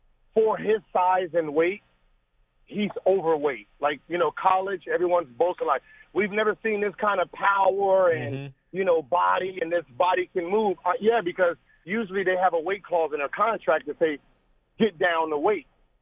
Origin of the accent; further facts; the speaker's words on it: California, United States; Because, you know … I'm from the Valley, 818. So … was the Valley's rapper, you know, because we heard he went to Taft High School.